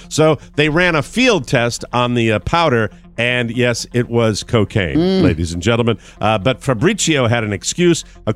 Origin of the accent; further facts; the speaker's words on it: Connecticut, United States; Connecticut, my home state.